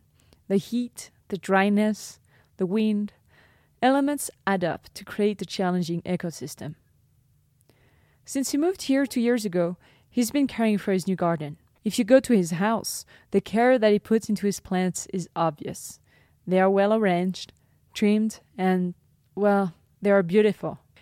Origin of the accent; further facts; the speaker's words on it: France; Growing up in France, I used to say that I would be lucky if I managed to keep a cactus alive.